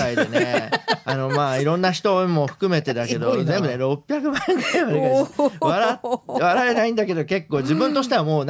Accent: Tokorozawa, Saitama, Japan; はい、はい、埼玉県が、まあ、生まれ育ちそうなんですけども、両親はねもう別な九州と茨城なんですけども、はい、まあ、ベッドタウン子ですんで、で所沢の小学校出て、で中学から東京の学校に行きましてですね、中高と、

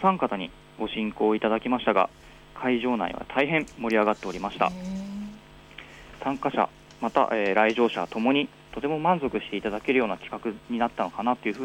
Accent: Kirishima, Kagoshima, Japan; 私の地元である鹿児島県霧島市なんですけれども、

